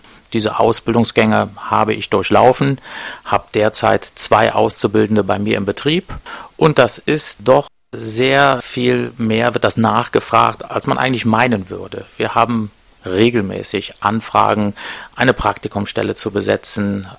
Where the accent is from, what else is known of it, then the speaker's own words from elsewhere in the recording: Siegburg, North Rhine-Westphalia, Germany; also born or lived in Munich, Germany / United States; Habe viel von der Welt sehen dürfen, durfte in München und in Amerika studieren. Bin dann aber irgendwann zurück hier in meine Heimatregion gekommen, nach Siegburg, wo mein Urgroßvater 1903 das erste Bestattungshaus gegründet hat.